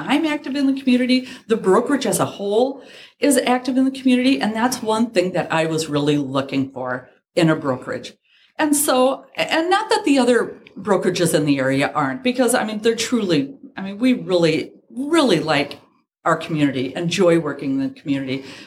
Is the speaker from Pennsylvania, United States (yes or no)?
yes; Goose Lake, Pennsylvania, United States; I'm from Goose Lake, so the small little surrounding areas as well.